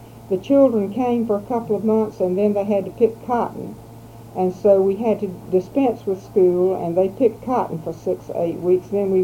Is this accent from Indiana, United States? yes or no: no; Oriental, North Carolina, United States; born there; I was born in Oriental, North Carolina, down on the coast.